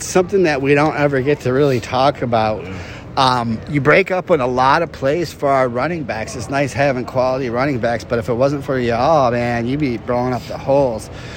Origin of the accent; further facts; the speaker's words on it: Saginaw, Michigan, United States; And a little Saginaw shout-out, as always. Sure, got to do it. This guy's from my hometown